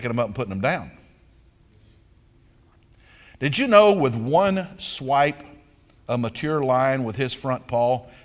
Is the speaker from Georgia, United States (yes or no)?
yes; Georgia, United States; I come from South Georgia.